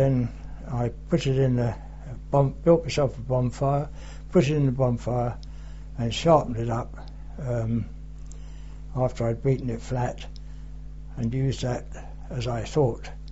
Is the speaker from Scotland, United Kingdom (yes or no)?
no; Barnet, London, United Kingdom; born there; I was born in Barnet, in the General Hospital in Barnet, on the 4th of October 1924